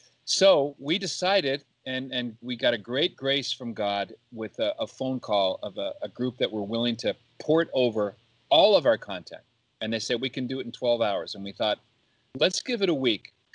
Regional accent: Canada; now in United States; as a newly minted American citizen. We just became U.S. citizens last month. I was from Canada.

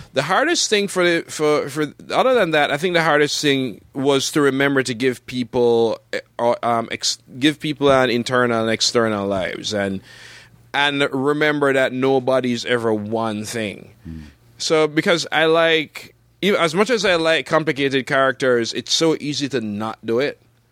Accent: Jamaica; growing up in Jamaica

